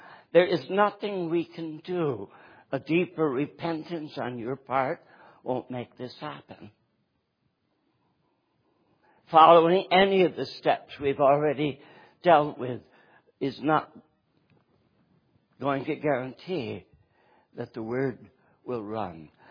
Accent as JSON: {"language": "English", "region": "Northeast", "country": "United States", "tie": "born there", "said": "I was born in the Northeast, was in a Presbyterian church at the time of my call to ministry, at the age of 12"}